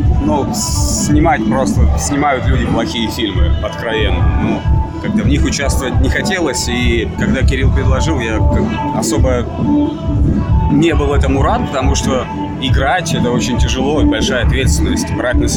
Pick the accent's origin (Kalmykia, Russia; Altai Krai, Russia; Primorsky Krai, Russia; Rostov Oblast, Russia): Rostov Oblast, Russia; Taganrog; ребята, я из Таганрога, и старшие ребята, они играли на гитарах